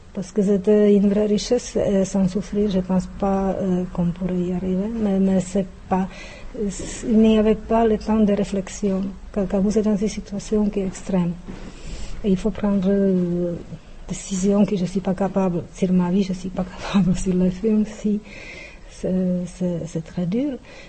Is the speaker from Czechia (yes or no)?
yes; Czechia; French is a second language; now in Buenos Aires, Argentina; je suis tchèque, je le dis, dès que je vis à Buenos Aires